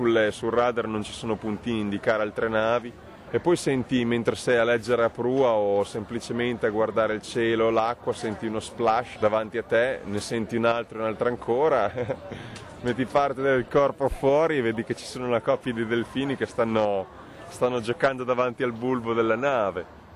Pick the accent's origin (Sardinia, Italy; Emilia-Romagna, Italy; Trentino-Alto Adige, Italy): Emilia-Romagna, Italy; Carpi; sono di Carpi, Modena. Sto facendo un giro intorno al mondo, i 5 continenti e i 3 oceani senza l'utilizzo di aerei.